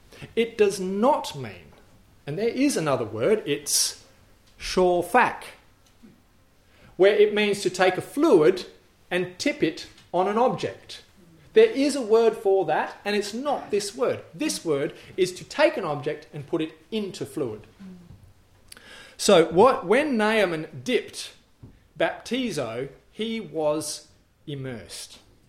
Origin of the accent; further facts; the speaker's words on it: Australia; Now, I'm not a Greek scholar. I'm an Aussie.